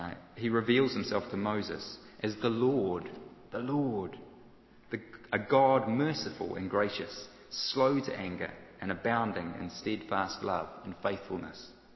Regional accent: New Zealand; I'm from New Zealand, for those of you who haven't picked up the accent.

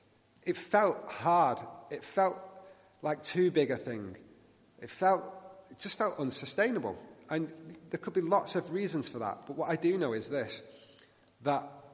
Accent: North West England, United Kingdom; I was probably about 20 years old, I think, and I was back in my hometown in Greater Manchester.

